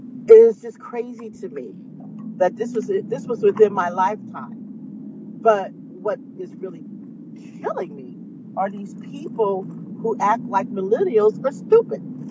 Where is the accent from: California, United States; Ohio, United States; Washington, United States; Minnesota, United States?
California, United States; They try to get into my face because I was from California and said, well, you can't be here campaigning.